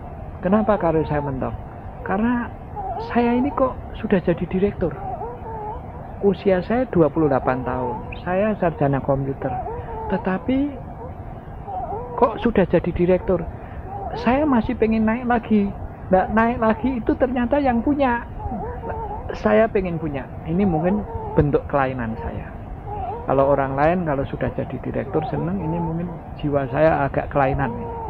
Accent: Semarang, Central Java, Indonesia; karena saya orang Semarang, ini romantisnya. Di situ ada ibu saya, ada bapak saya, di situ ada ibu mertua, ada bapak mertua.

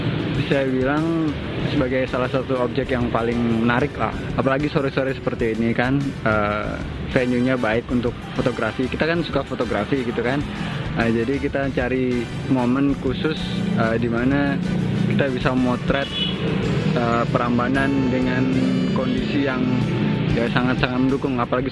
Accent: Kalimantan, Indonesia; Oh, kita dari Kalimantan.

